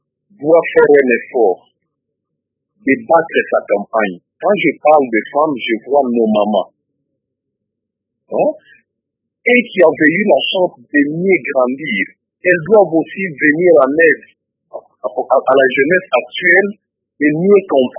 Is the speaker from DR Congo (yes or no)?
yes; DR Congo; D'après tout, nous sommes des Congolais, nous devons respecter notre culture congolaise.